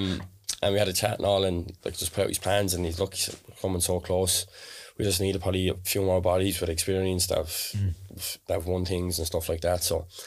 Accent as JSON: {"language": "English", "town": "Wexford", "region": "Leinster", "country": "Ireland", "said": "he's from Waterford and I'm from Wexford"}